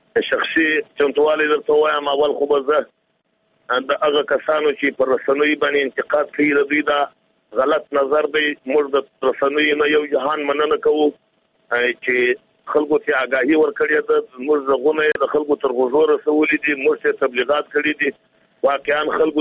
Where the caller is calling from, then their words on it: Jowzjan, Afghanistan; د جوزجان ولایت څخه مسافر په تماس کې